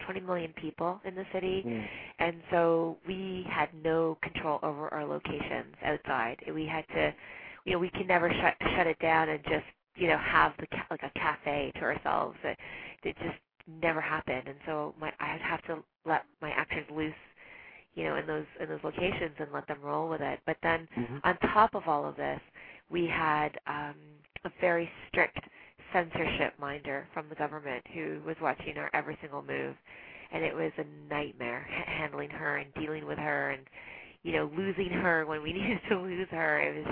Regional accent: Canada; also born or lived in Damascus, Syria; I'm Canadian. My parents are Arab. And on and off, we lived during my childhood in Syria, in Damascus, for about 4 years.

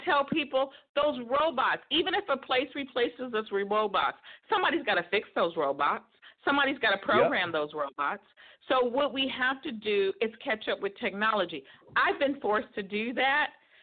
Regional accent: Los Angeles, California, United States; LA, it's time for me to plant seeds in my hometown.

